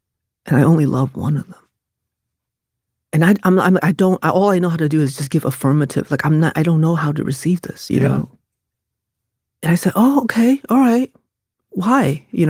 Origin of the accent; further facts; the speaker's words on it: Connecticut, United States; And what I saw working in the fast food, growing up in Hartford County, was that people are kind even when they know it won't matter.